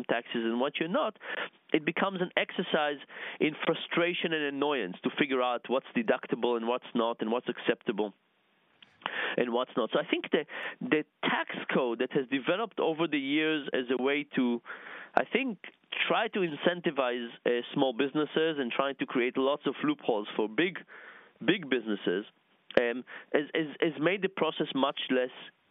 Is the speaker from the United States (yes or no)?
no; Israel; So I grew up in Israel where taxes are very high